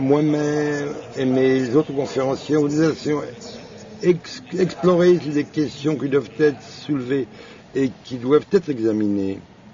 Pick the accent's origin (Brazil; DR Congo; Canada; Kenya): Kenya; je viens du Kenya